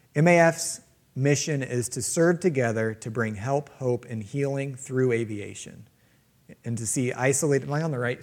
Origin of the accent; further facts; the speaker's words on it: Ohio City, Ohio, United States; I actually had an Ohio City address growing up, but it was 1232 Harrison Center Road.